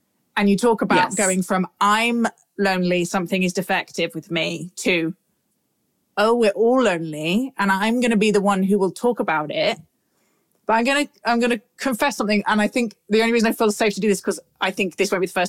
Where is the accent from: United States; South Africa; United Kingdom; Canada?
United Kingdom; Particularly, I think as a Brit, there's like one other click over.